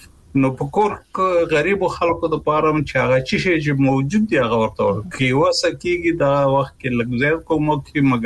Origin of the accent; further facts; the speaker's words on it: Kunar, Afghanistan; زمونږ په محیط کې چې زه په کنړ کې لوی شوی یم